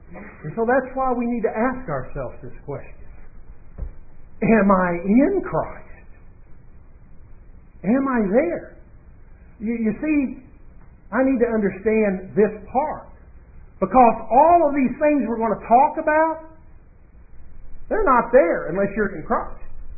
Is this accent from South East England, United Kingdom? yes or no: no; Glasgow, Scotland, United Kingdom; born there; I was born in Glasgow, so I can talk to you folks, right?